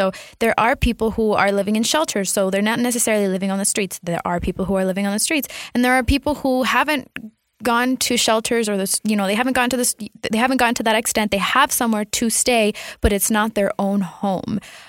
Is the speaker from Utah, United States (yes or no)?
yes; Provo, Utah, United States; I grew up in a suburb. I grew up in Provo, Utah, and I don't remember seeing a lot of homeless people.